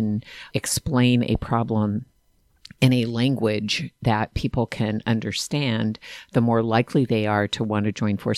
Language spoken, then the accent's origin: English; California, United States; We grew up in Kings County, but we moved back to Tulare County, which is a very Republican part of California.